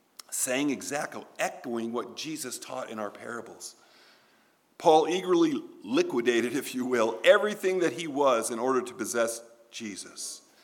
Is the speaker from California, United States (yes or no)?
yes; California, United States; I was born and raised in California. Okay, I'm sorry. I confess. Grew up my whole life into my early 20s. I was a California guy.